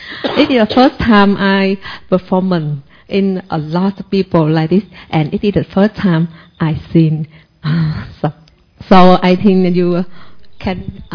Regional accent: Vietnam; English is a second language; I come from Vietnam.

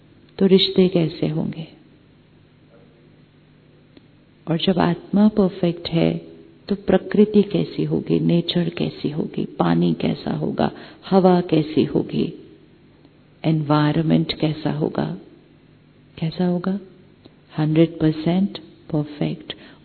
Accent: India; मैं भारत का रहने वाला हूं, मैं हिंदू धर्म को प्रैक्टिस करने वाला हूं

